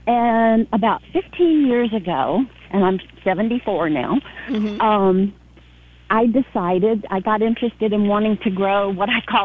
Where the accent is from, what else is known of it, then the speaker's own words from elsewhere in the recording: Georgia, United States; when I was growing up in Georgia, my grandmother had a big family garden